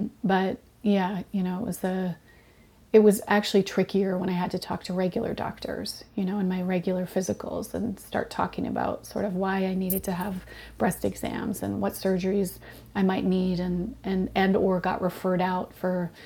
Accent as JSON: {"language": "English", "country": "Canada", "tie": "born or raised there", "said": "I do feel really fortunate that I grew up in Canada"}